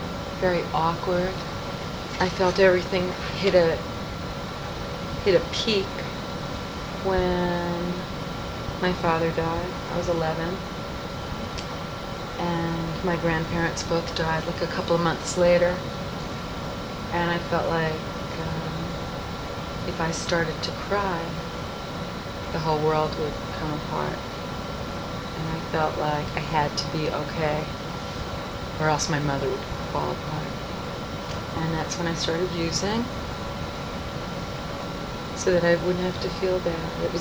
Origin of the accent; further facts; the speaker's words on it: New York City, New York, United States; born there; I was born in Manhattan, Mount Sinai Hospital.